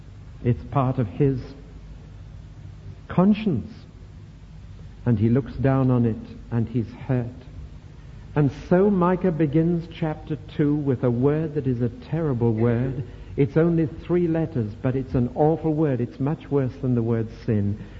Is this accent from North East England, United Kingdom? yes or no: yes; North East England, United Kingdom; from my home country, Northumberland